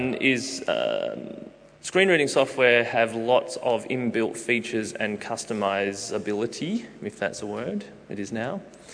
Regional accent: Australia; I'm from Australia, if you couldn't tell.

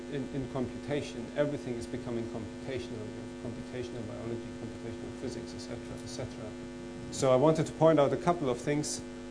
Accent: Germany; given I grew up in East Germany, so we were kind of in short supply there.

